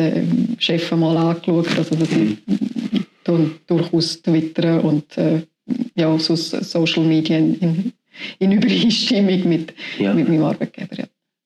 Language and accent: German; Chapina, Bern, Switzerland; Ich bin in Chapina aufgewachsen. Ich habe sehr engen Bezug zu dem Dorf.